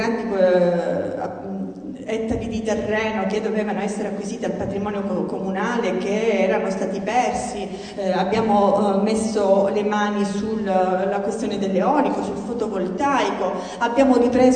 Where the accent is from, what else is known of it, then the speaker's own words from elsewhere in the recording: Isola di Capo Rizzuto, Calabria, Italy; io vengo da Isola Capo Rizzuto, un bellissimo paese della costa ionica, un bel paese con 37 chilometri di area marina protetta